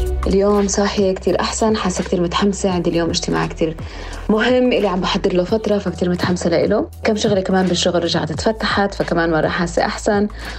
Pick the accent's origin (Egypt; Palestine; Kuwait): Palestine; وكوني أنا فلسطينية.